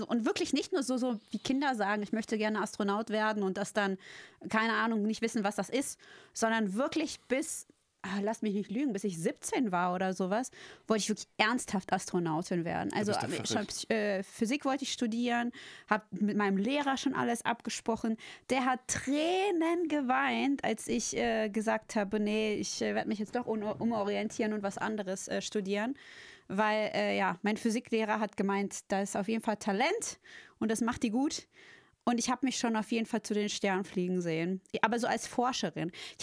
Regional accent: Dortmund, North Rhine-Westphalia, Germany; Ich komme ja aus dem Ruhrpott, aus Dortmund. Und als wir klein waren, haben wir in einer... an einer also nicht so einem schönen Viertel gewohnt, in einer Hochhaussiedlung.

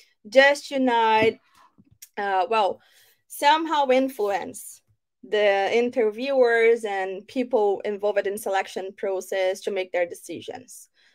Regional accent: Brazil; and also I'm from Brazil, so I know that some candidates, specifically from my country, they tend to share.

